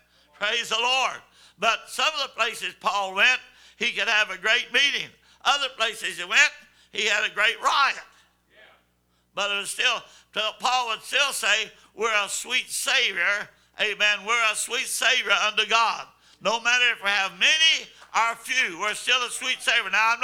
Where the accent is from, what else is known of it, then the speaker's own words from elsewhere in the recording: Arkansas, United States; We're both from Fulton County, Arkansas.